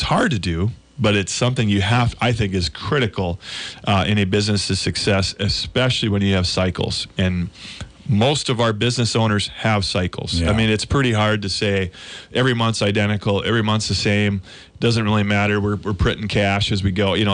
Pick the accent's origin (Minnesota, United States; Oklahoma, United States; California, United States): Minnesota, United States; So much compliance, especially in Minnesota. Not that I don't love my home state, but we have a lot of stuff going on there.